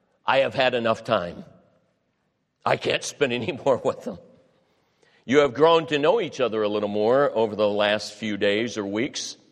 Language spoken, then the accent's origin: English; Cleveland, Ohio, United States; I grew up in Cleveland, Ohio, and through the preaching of my pastor, Dr. Roy Thompson